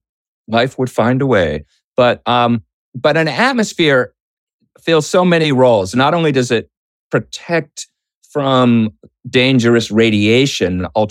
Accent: Boston, Massachusetts, United States; Well, first of all, Boston, my hometown. Yay. Go Celtics.

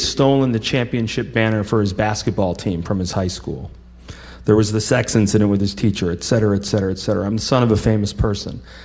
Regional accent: Vermont, United States; I guess because we're both from Vermont and it'll be a nice trip.

